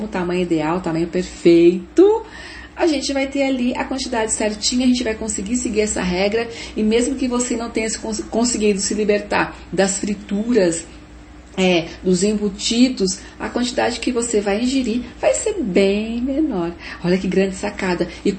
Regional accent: Jundiaí, São Paulo, Brazil; born there; now in Várzea Paulista, Brazil; que eu moro numa cidade vizinha, que é Várzea Paulista, meus pais moram em Jundiaí, onde eu nasci, que é grudado, né?

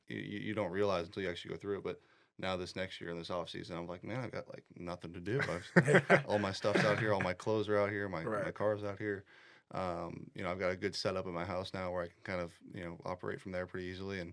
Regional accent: California, United States; where I grew up in California is just north of San Francisco. It's not in a big city at all.

